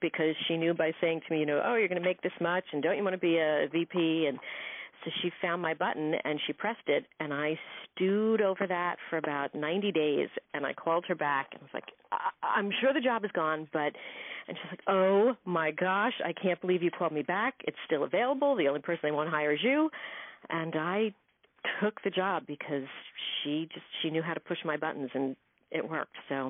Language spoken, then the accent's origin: English; New York, United States; I grew up all over Long Island, so pretty far east and pretty far west. So I'm a Long Islander.